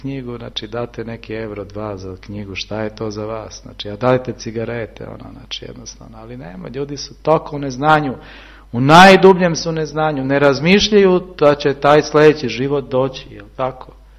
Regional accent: Belgrade, Serbia; ja sam iz Beograda

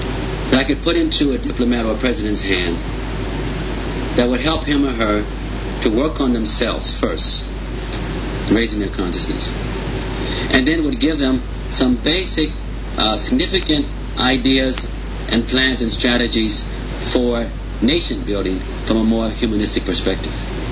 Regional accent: United States; Before I start working more in America, I'm American, but before I start doing more things here, and I'm just gradually getting back into America

